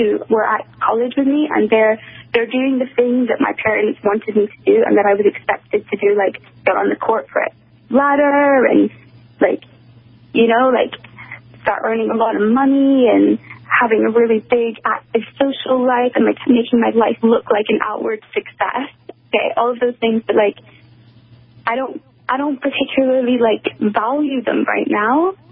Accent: United Kingdom; they know that we are British, like the kids

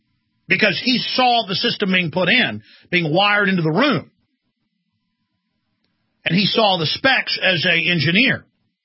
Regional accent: Texas, United States; It's hard as a Texan to do a fake Texan.

